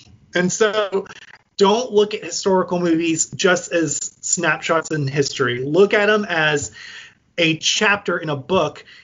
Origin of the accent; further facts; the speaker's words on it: the South, United States; Girl, I'm from the South.